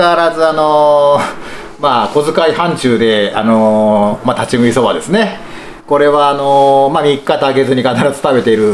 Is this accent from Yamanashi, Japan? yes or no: yes; Yamanashi, Japan; まずは地元山梨県、ですね、